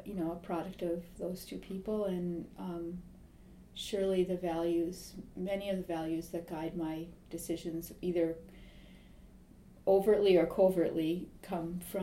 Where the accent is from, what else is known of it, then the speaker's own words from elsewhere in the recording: Midwest, United States; I suspect that some of that is informed by growing up in the Midwest and being close to rural areas and around people that work with their hands.